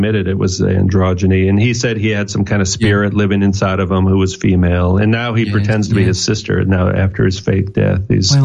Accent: Minneapolis, Minnesota, United States; But he's my hometown hero, you know?

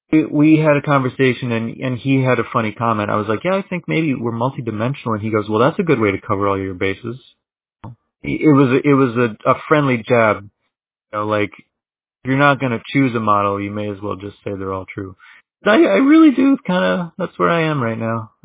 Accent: Minneapolis, Minnesota, United States; Yeah, I'm from the Twin Cities.

